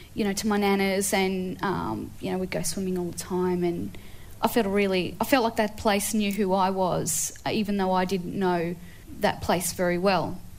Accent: Tasmania, Australia; I didn't grow up on country. I grew up in Tasmania. My father moved away from Queensland in the 80s

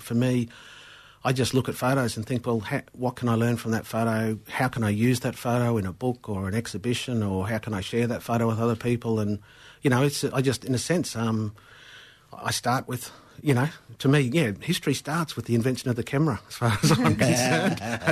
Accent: Southport, Australia; Born in Southport and grew up in Southport.

